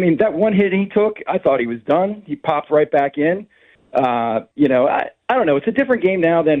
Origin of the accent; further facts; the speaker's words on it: Washington, United States; I was born and raised in Washington. My dad's from New York. That's why I'm a Giants fan.